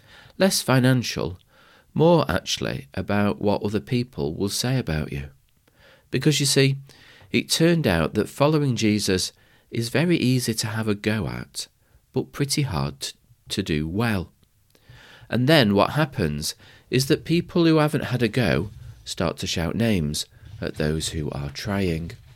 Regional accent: Manchester, North West England, United Kingdom; In fact, when I was growing up in Manchester, then one of the most fundamental questions regarding your identity was United or City.

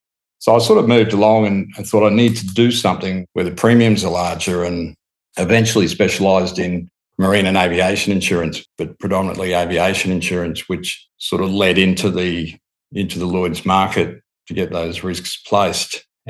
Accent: Brisbane, Queensland, Australia; I was born in Brisbane in the Royal Brisbane Hospital. I had seven brothers and sisters, five brothers, two sisters. We lived in the northern suburbs of Brisbane.

